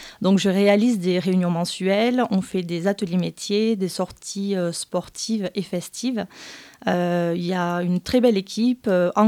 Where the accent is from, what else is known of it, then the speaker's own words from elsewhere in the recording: Agen, Nouvelle-Aquitaine, France; Alors moi, je suis donc natif du Lot-et-Garonne. Je suis née à Agen et j'habitais sur Saint-Pierre-de-Clairac.